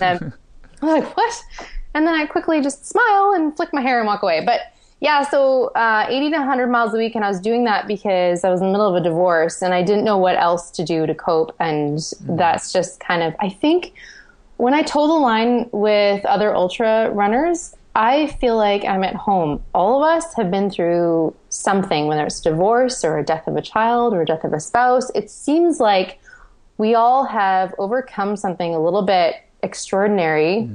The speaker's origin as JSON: {"language": "English", "country": "Canada", "said": "So I say miles, even though I'm Canadian, because it sounds not as crazy as kilometers."}